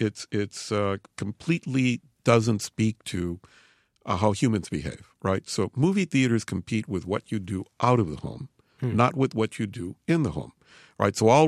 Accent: Los Angeles, California, United States; I grew up in Boyle Heights, yes, the original suburb of Los Angeles.

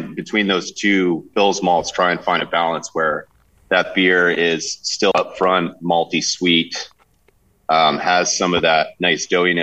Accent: New Hampshire, United States; I grew up in New Hampshire and had been home brewing for a while

